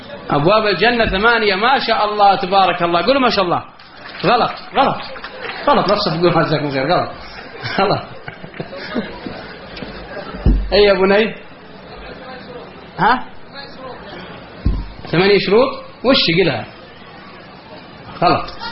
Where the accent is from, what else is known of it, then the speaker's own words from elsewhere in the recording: Al-Qassim, Saudi Arabia; أنت ذكرتني بواحد مصرقة عندنا بالقصيم